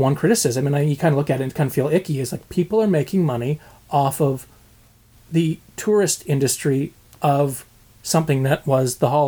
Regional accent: Kingston, Ontario, Canada; So growing up in Kingston, not really having a sense of being Jewish

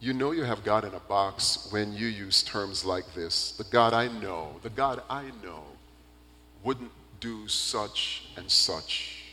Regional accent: Jamaica; They run up to me and said, hey, I hear you're from Jamaica. Yeah, I'm from Jamaica.

